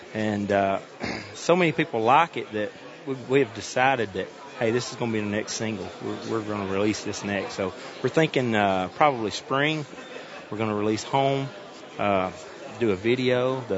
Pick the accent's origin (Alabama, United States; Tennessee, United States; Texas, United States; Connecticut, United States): Alabama, United States; Man, I grew up probably 30 minutes south of Muscle Shoals, Alabama.